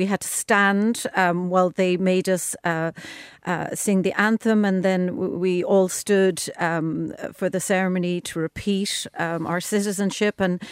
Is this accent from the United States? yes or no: no; Ireland; I said, I'm Irish, you know.